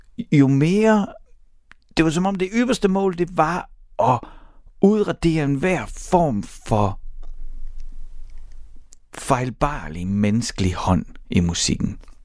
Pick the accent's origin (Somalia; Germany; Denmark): Denmark; Horsens, Central Denmark Region; Jeg er fra Horsens